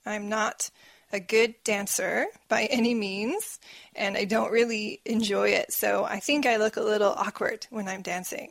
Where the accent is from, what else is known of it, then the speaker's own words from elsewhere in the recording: United States; But in my hometown in America, you can usually get fruit very cheap.